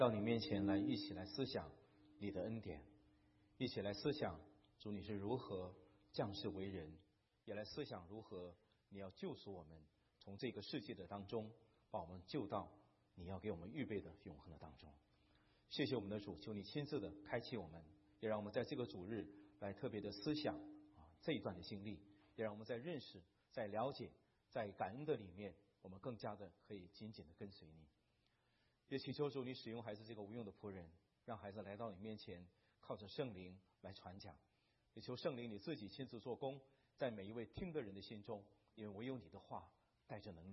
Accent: China; 我们大陆人转折点而已

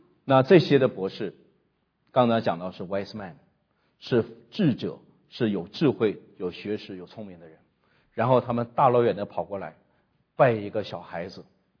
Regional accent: China; 特别是我们中国人，我讲到我们没有救赎

